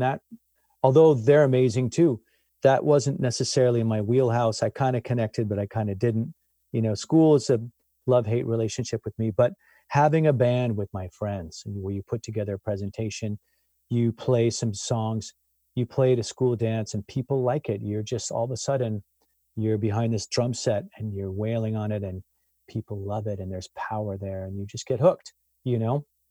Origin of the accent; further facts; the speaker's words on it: Lake Tahoe, United States; So this is in no way like disparaging towards that experience of growing up in Lake Tahoe.